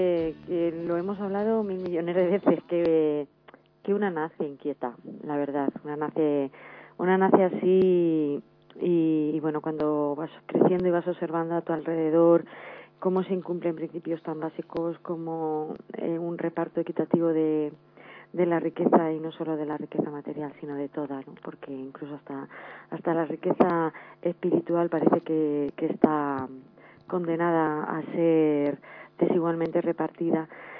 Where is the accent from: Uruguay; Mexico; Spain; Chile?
Spain; Alcázar de San Juan, Castilla-La Mancha; con un grupo ecologista en mi pueblo, en Alcázar de San Juan